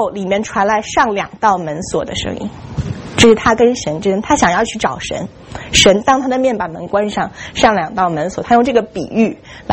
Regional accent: China; 我们中国人有一句话叫节哀啊，

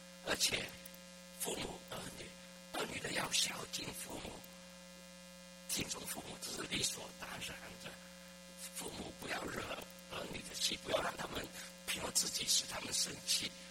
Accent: China; 家庭，我们中国人有一个本领，把一些东西扫在放在那地毯底下，不要谈。

